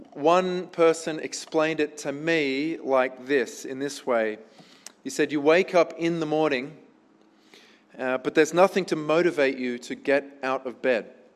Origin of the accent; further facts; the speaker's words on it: Sydney, New South Wales, Australia; I grew up in Sydney, which is the hotbed of funnel web spiders.